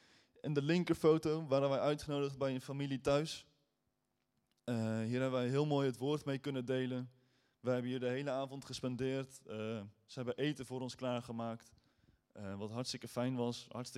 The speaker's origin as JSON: {"language": "Dutch", "country": "Netherlands", "said": "En ik als Nederlander, ik had zoiets van, wat overkomt me nu? Dit kennen wij helemaal niet in Nederland."}